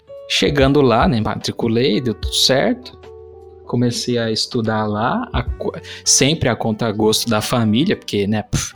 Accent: Campinas, São Paulo, Brazil; also born or lived in Aparecida do Taboado; Eu sou do Mato Grosso do Sul. Aparecida do Taboado. E vim pra cá, em Campinas, né, quando criança.

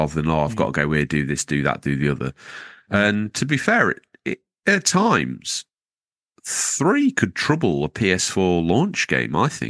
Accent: Iowa, United States; And I'm from Iowa, right? Just minding my own business.

